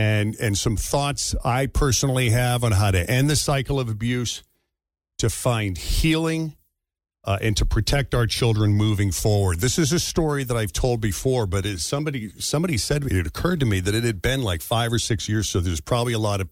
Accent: Massachusetts, United States; And I was very lucky because my hometown's public high school just outside Boston had a 10-watt educational student-run radio station

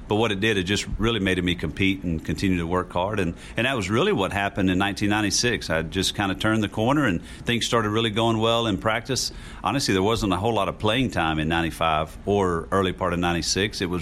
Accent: Pace, Florida, United States; it really was the closest university to my hometown. You know, Florida State was 180, you know, something miles. Hattiesburg was a little bit less, so it was the closest Division I school to Pace, Florida

